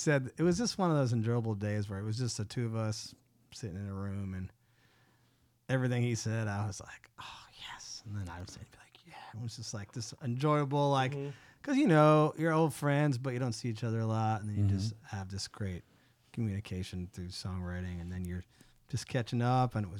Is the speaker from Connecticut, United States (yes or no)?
yes; Connecticut, United States; Connecticut originally.